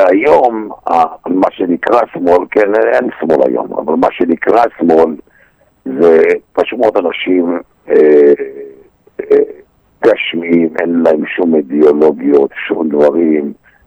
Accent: Jerusalem, Jerusalem District, Israel; now in Bnei Brak, Israel; אני משפחה ירושלמית שורשית, שמתגורר באופן זמני בבני ברק 45 שנה.

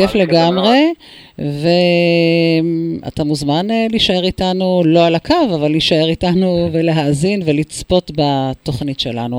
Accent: Northern District, Israel; born there; אני ילידת הצפון

